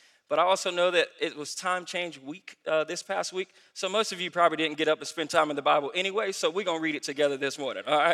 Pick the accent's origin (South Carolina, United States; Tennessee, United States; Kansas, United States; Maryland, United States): South Carolina, United States; Antrimville; I remember growing up in Antrimville, South Carolina.